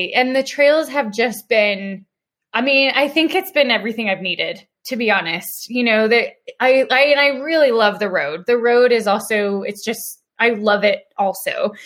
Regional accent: Denver, Colorado, United States; Like literally, so I'm a born and raised native Coloradoan. I'm from Denver.

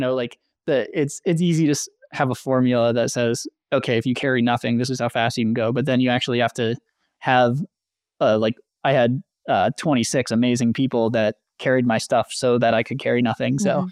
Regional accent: Maine, United States; And so I love the Northeast. I'm from Maine. I have spent a lot of time in the Whites in Vermont.

